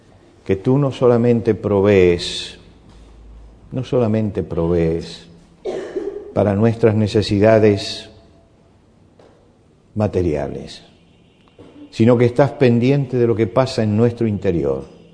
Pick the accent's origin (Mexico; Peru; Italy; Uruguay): Peru; Disculpe, vengo del Perú y no sé si decir carro o coche.